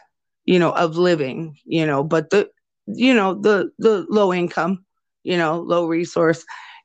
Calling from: Nebraska, United States; I'm speaking from Nebraska

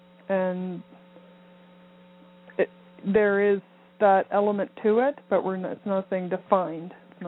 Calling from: Canada; I'm calling from Canada.

